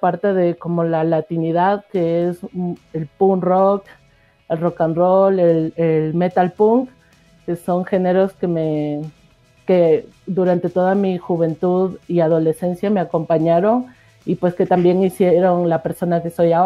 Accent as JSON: {"language": "Spanish", "town": "Machala", "region": "El Oro", "country": "Ecuador", "said": "Y por parte de mi familia materna, pues somos costeños, machaleños"}